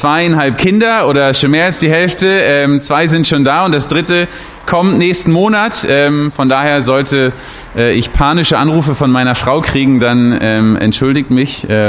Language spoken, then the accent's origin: German; Berlin, Germany; ich komme aus Berlin.